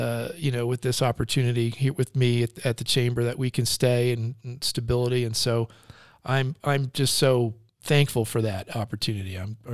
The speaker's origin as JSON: {"language": "English", "region": "New York", "country": "United States", "tie": "born or raised there", "said": "growing up in New York area and living in two of the most horrific places you can imagine for traffic, Southern California and Virginia, DC area."}